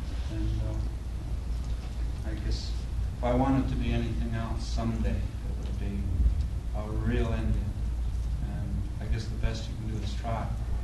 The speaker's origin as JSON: {"language": "English", "country": "India", "said": "And one of the things that I find as an Indian that's very disheartening is that we are only now, I think, as a matter of fact, the last few years, beginning to have any faith in ourselves or each other."}